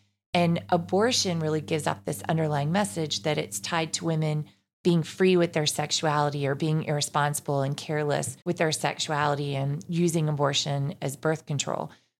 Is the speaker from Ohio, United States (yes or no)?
yes; Cincinnati, Ohio, United States; you did some training in Cincinnati, my hometown.